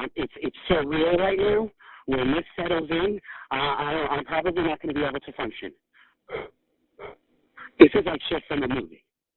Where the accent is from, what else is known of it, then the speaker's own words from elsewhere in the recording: New York, United States; I'm from New York. I'm walking down the street with a picture of my sweetheart.